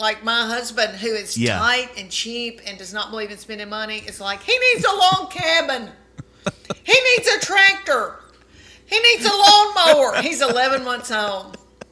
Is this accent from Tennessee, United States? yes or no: yes; Adams, Tennessee, United States; I was raised in Adams, Tennessee, 500 people. And then I went to the University of Tennessee.